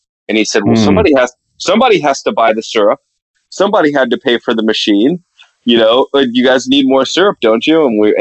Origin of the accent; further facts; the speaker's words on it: Lenexa, Kansas, United States; So, yeah, I'm from Kansas City, born and raised, grew up in a place called Lenexa, Kansas, grew up from middle class family.